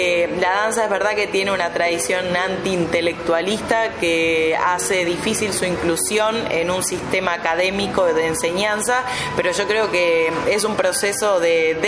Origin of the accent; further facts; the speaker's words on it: Uruguay; also born or lived in Brazil; soy uruguaya, pero viví unos años en Brasil, pero ahora estoy en Estados Unidos, y entonces soy socióloga, pero soy bailarina, y soy voy mucho a Rocha, pero al mismo tiempo vivo en Montevideo.